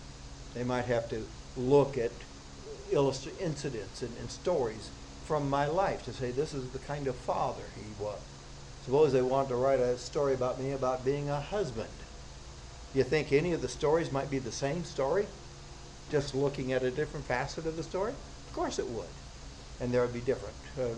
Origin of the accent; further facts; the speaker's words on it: United States; I'm American, I'm Scottish.